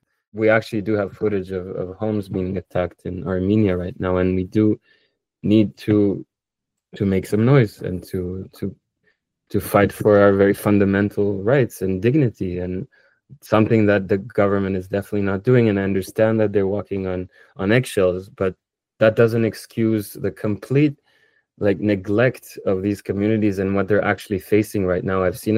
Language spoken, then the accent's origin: English; Jerusalem, Jerusalem District, Israel; I think growing up in Jerusalem equipped me with that sensitivity to see people beyond the way systems are trying to categorize them.